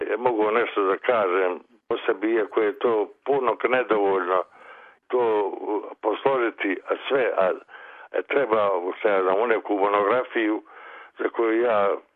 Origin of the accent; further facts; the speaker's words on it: Mostar, Federation of Bosnia and Herzegovina, Bosnia & Herzegovina; born there; a što sam rođen u Mostaru